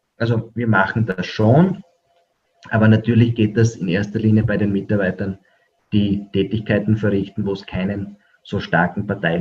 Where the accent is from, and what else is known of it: Austria